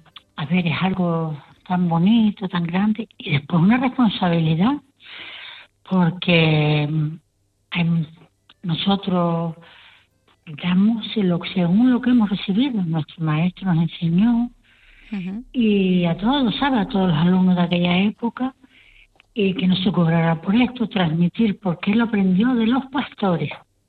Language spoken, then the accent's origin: Spanish; Telde, Canary Islands, Spain; born there; porque nacimos ahí en San Gregorio, teníamos un solar en la parte de atrás